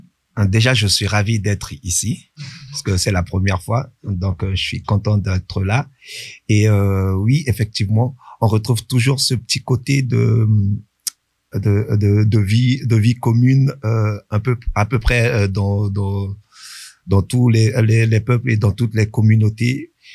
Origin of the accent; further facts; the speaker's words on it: French Guiana; moi, je viens de la Guyane. J'habite en Guyane, mais je suis aussi d'originaire du Suriname.